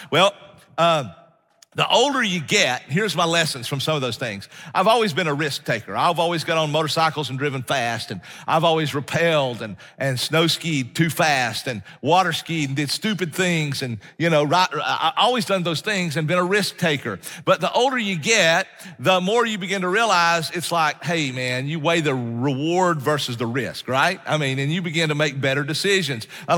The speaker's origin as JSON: {"language": "English", "region": "North Carolina", "country": "United States", "tie": "born or raised there", "said": "And that's what I grew up skiing in North Carolina.\""}